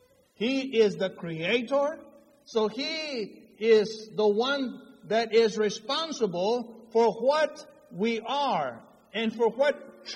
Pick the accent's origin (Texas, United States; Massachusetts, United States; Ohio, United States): Texas, United States; Sinton; I come from South Texas. It's a little town called Sinton. And it's only 30 miles north of Corpus Christi, Texas.